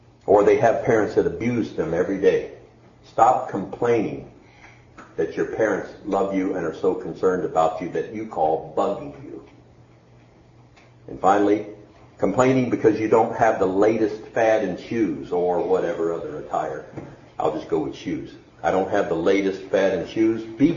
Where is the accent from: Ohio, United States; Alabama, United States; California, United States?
Alabama, United States; Montgomery; born there; I was born in Montgomery, Alabama, so I can relate to the south as much as I can to the north. I've lived most of my life in the north